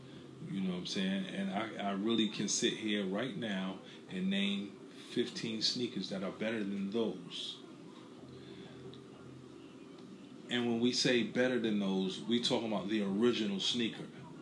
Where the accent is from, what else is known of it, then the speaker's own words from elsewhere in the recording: New York, United States; I'm from Brooklyn and we wear sneakers.